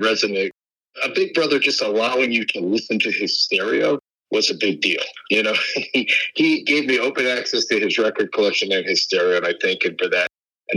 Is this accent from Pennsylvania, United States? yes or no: yes; Pittsburgh, Pennsylvania, United States; I grew up in Pittsburgh, not the South, as you know